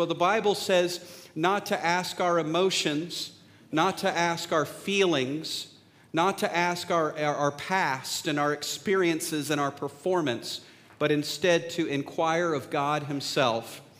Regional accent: Texas, United States; I'm from Texas. Now, this is cold.

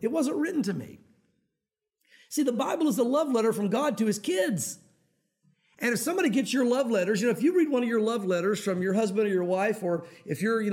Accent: Southern United States, United States; because growing up in the South, I know you guys know this

